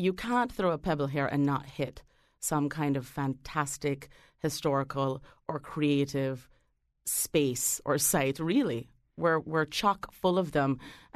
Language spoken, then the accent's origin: English; Jamaica; growing up in Jamaica, like growing up in many places, I grew up as a middle-class Jamaican young lady.